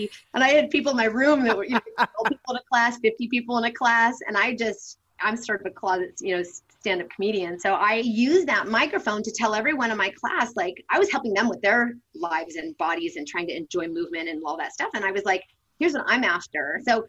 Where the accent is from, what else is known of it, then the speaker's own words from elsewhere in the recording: California, United States; I grew up in the Northern California wine country. My parents were sort of earthy, hippie, surfer types.